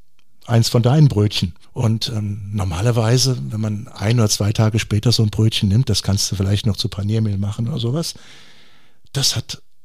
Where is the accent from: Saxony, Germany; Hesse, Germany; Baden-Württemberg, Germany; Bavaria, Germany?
Hesse, Germany; Eppertshausen; Ich komme ja aus Eppertshausen. Wir hatten damals 3 Bäcker zu meiner Zeit.